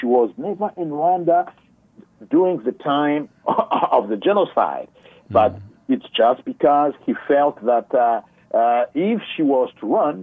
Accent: Canada; Because we can't understand as a Canadian how our government can decide to invite somebody

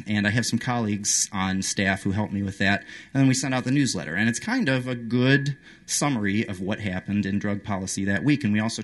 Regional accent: Chicago, Illinois, United States; I'm from Chicago.

